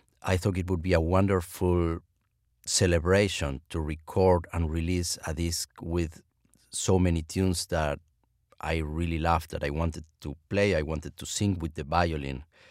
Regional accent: Argentina; moved away; I basically came back to this music because of the fact of being away of my home country, Argentina.

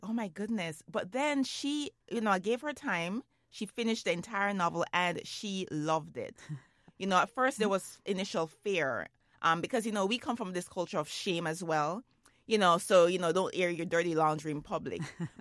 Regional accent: Jamaica; You know, growing up in Jamaica, that was really real.

